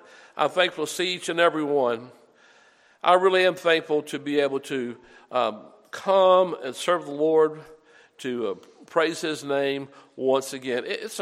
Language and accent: English; Memphis, Tennessee, United States; when I grew up in Memphis, and some of y'all went to SFA and Nacogdoches